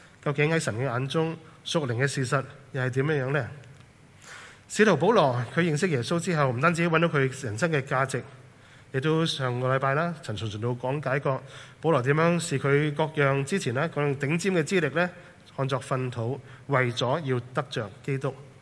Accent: Hong Kong; 我们身处的香港，我们香港人很出名勤力的，很努力，很拼搏。

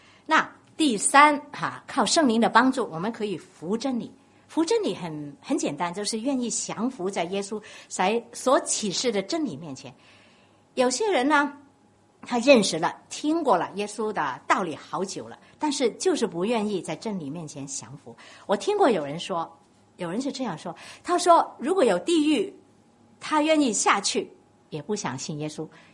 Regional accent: Guangdong, China; 真的像我们广东人说鸭蛋那么肿，

